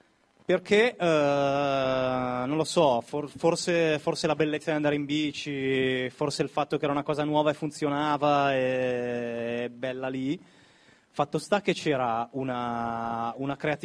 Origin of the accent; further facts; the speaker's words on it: Milan, Lombardy, Italy; nato, vissuto sempre a Milano, quasi sempre in bicicletta